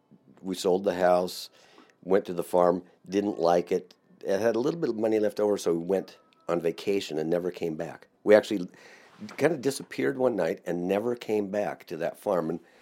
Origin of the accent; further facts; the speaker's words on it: Washington, United States; You know, I was born and raised in Washington